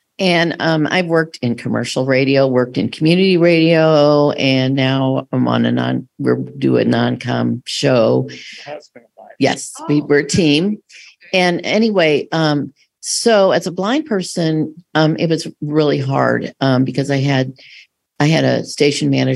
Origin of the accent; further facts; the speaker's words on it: St. Louis, Missouri, United States; We watch, you know, we're from St. Louis, and so I mean, it's awful.